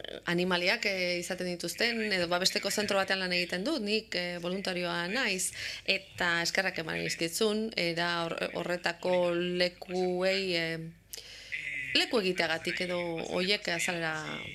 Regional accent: Madrid, Community of Madrid, Spain; born there; Madrilen sortu nintzen, baina nire burua Kantabretza daukat, aita Kantabriakoa da, aitaren aldeko familia osoa Kantabriarra

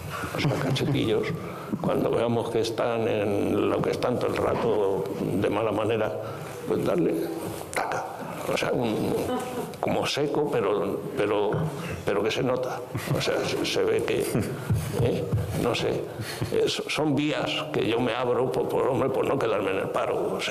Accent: Albacete, Castilla-La Mancha, Spain; Yo soy de Albacete también, ¿eh?

